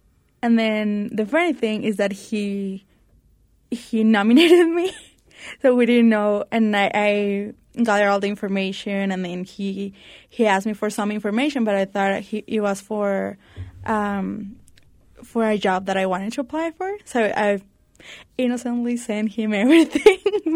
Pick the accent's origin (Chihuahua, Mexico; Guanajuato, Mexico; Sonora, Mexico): Chihuahua, Mexico; Juarez; English is a second language; also born or lived in United States; I was born here, raised in Juarez and all that, but English is my second language.